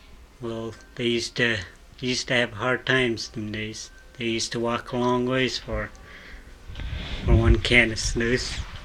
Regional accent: Minto, Alaska, United States

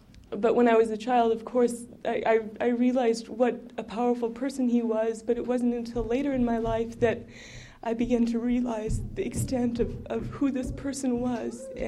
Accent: Ambler, Alaska, United States; also born or lived in Sisolik; I grew up in Ambler as well as in Sisolik.

